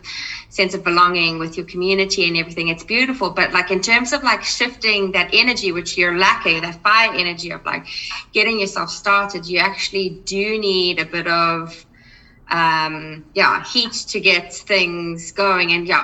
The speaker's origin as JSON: {"language": "English", "country": "South Africa", "said": "So for me, where I am now, I am originally from South Africa"}